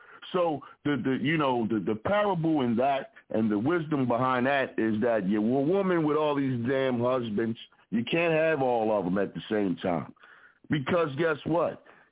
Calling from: Philadelphia, Pennsylvania, United States; Represent from the Broad Street Bully side of Philadelphia.

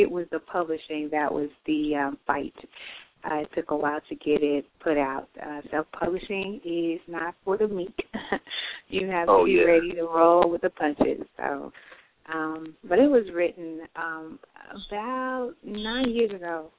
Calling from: Texas, United States; I'm calling from Texas.

